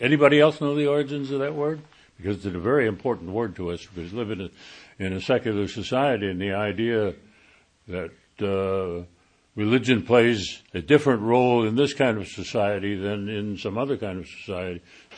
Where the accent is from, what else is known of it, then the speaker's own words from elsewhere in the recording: Buffalo, New York, United States; born there; I was born in Buffalo, New York, in 1916, which, as those of you who are good at arithmetic will discover, makes me 90 years old.